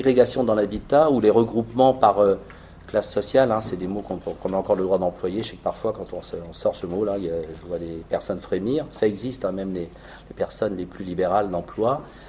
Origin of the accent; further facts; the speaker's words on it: Belgium; Pour des raisons que je me permettrais de citer en tant que Belge